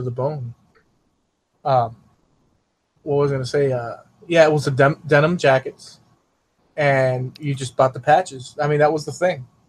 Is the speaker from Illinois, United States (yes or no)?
no; Miami, Florida, United States; obviously I grew up in Miami.